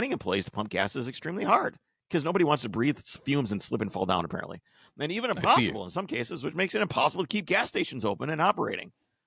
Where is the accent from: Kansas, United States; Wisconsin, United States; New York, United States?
Wisconsin, United States; where I grew up in Wisconsin, there was like a couple old school gas stations